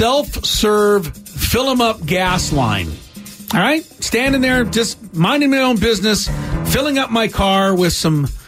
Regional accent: Los Angeles, California, United States; My dad had to put up with a young person growing up in Los Angeles who he took to a Rams game for the first time.

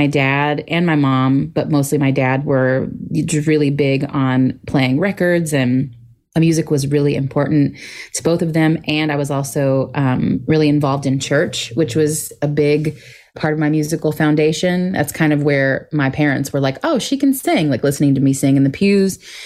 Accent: Arkansas, United States; I'm from Arkansas originally, so I spent a couple of years bouncing around different theaters near where I grew up in Arkansas

